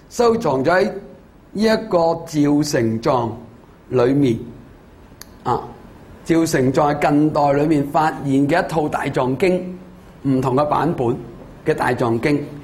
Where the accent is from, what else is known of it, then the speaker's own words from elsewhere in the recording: China; 咁我哋中國人做呢、這個瑜伽師地論嘅疏咧